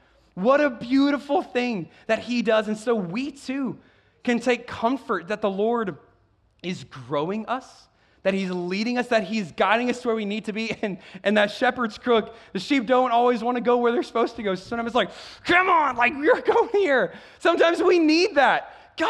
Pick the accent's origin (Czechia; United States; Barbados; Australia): Czechia; I grew up in the Czech Republic from my whole life, and the public transportation system is incredible there.